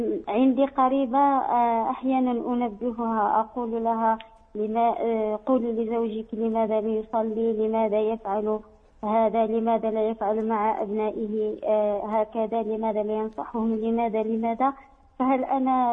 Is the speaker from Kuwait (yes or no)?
no; Morocco; عندنا في المغرب